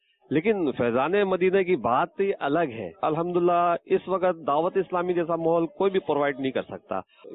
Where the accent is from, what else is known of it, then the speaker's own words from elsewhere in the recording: Kotri, Sindh, Pakistan; میں کوٹری خدا کی بستی سے.